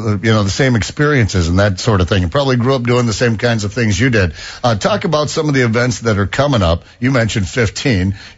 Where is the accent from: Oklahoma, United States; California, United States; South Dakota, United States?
South Dakota, United States; Minnesota in particular, my home state of South Dakota and Wisconsin